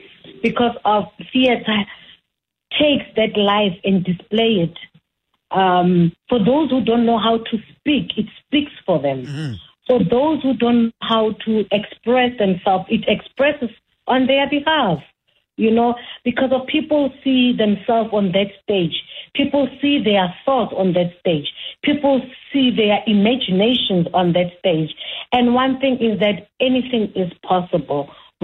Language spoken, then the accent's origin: English; Alexandra, Gauteng, South Africa; I grew up in Alex